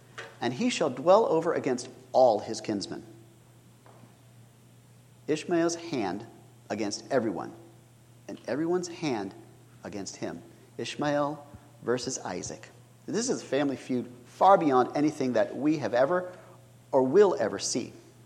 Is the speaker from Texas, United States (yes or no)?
yes; Texas, United States; Now, as a Texan, I grew up in cattle country, and I didn't see sheep very often